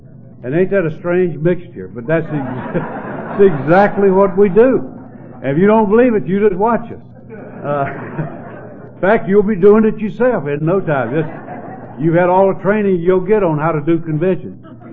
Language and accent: English; North Carolina, United States; I'm from North Carolina, where we produce that stuff.